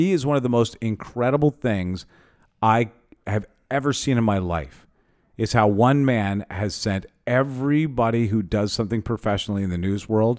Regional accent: Canada; I am Canadian.

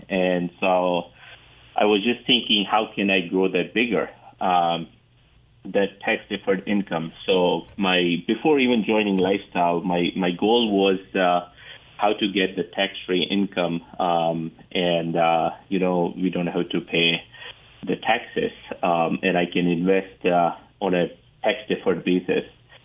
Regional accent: India; English is a second language; moved away as an adult; now in United States; I came from, in 2006, I came from India to U.S. To work in IT industry. I worked in IT for 13 years here in the United States.

